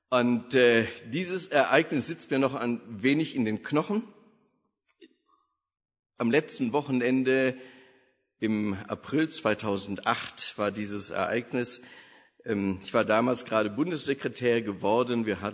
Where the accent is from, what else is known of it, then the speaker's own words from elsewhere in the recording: Wuppertal, North Rhine-Westphalia, Germany; born there; also born or lived in Hagen / Berlin / Hanau / Würzburg; So, ich bin geboren in Wuppertal und wir waren dann als Pastorenfamilie in Hagen, Berlin, Hanau und Würzburg, alles so größere Städte und die liebe ich auch.